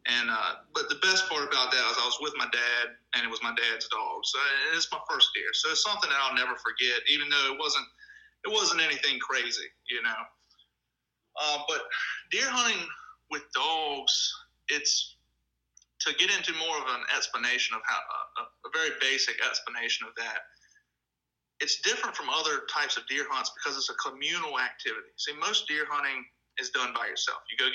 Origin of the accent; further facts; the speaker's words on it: Virginia, United States; Yeah, I'm from Southeast Virginia.